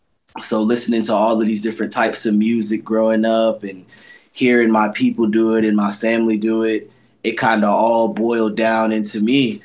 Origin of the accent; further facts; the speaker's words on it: the South, United States; You know, I'm from the South in the U.S., so it's always a lot of music going on.